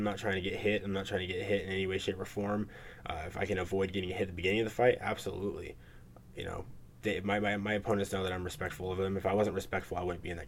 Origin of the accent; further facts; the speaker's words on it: Alaska, United States; born there; I was born in Alaska, so that's the point.